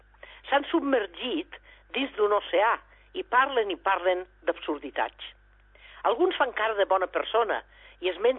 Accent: Alcoy, Valencian Community, Spain; now in Barcelona, Spain; Jo, com a alcoiana, m'he consolat

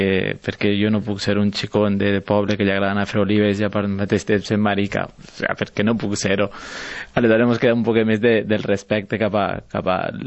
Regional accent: Benilloba, Valencian Community, Spain; som un grup d'amics, cadascú del seu poble, jo per exemple soc de Benilloba

